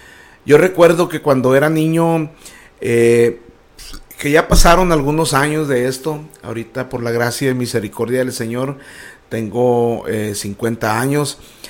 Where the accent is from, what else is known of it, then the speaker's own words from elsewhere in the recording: Torreón, Coahuila, Mexico; allí en la calle donde yo vivía en la colonia Calera Solares, en Torreón, Coahuila, en la calle, en la avenida Zacatecas, en el número 630, yo ahí vivía.